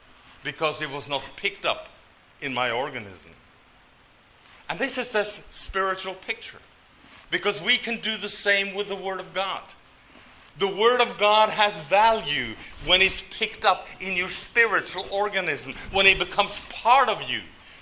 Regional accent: Norway; I was born and raised in Norway

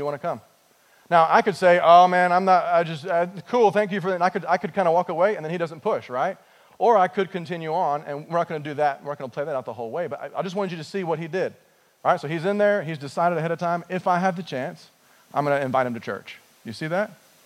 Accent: Toronto, Ontario, Canada; now in United Kingdom; No, actually, Toronto just came from Toronto, so.

